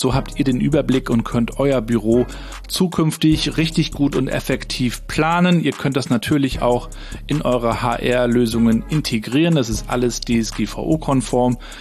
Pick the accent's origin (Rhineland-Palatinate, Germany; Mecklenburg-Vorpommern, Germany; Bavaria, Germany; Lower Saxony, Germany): Mecklenburg-Vorpommern, Germany; Rostock; dass bei mir in meiner Heimatstadt einiges im Gange ist